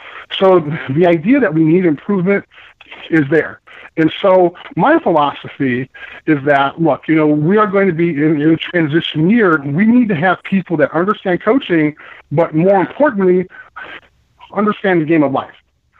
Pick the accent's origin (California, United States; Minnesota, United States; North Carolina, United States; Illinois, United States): Illinois, United States; Chicago; I grew up in Chicago, so those races you talked about, as a kid, right. we used to do them in no shoes.